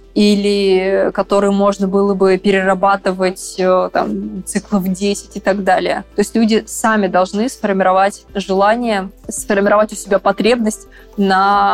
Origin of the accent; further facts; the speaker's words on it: Nizhny Novgorod, Nizhny Novgorod Oblast, Russia; Я однажды читала лекцию в Нижнем Новгороде, в моем родном городе